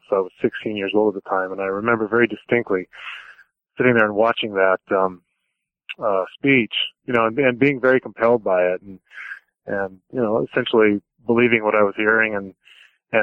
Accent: Midwest, United States; I grew up and was born and raised in the Midwest in a particularly, Midwestern WASPy environment.

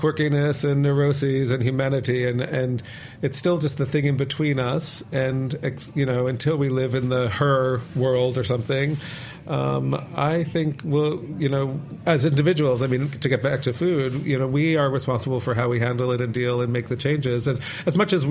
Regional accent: United States; Maybe that's because I'm American. I don't know.

